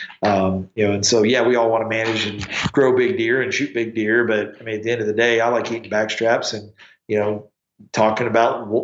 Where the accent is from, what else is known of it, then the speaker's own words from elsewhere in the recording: North Carolina, United States; Well, I always tell my buddies that I grew up with back in North Carolina, it's a different world of whitetail hunting.